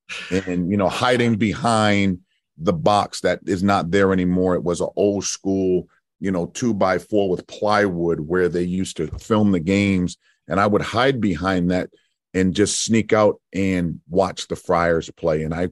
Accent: Providence, Rhode Island, United States; I get it. I'm home too. I'm from Providence.

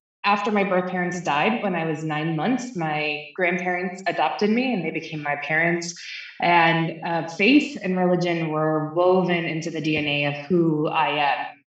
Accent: Michigan, United States; also born or lived in New York City; I came from Michigan. I'm a Midwest girl at heart, ran away to the city, found myself, loved New York City dearly. And now in my life, find myself really appreciating the agrarian nature of Central PA

